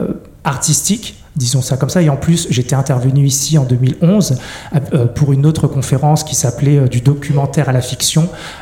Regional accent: France; born there; Mes parents sont du Cambodge. Moi, je suis né en France, mais c'est un pays que j'ai découvert assez tard.

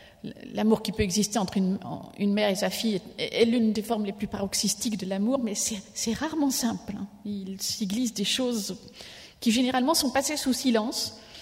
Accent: Belgium; mais je suis belge moi-même

